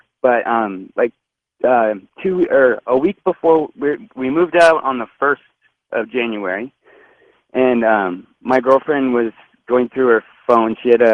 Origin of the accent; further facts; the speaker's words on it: Petaluma, California, United States; now in Clear Lake, United States; So I grew up in Petaluma, California, and I have a girlfriend of 14 years now.